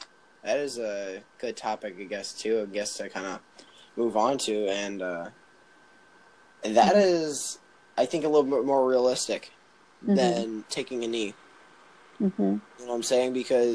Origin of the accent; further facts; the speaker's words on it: Chicago, Illinois, United States; I'm from Chicago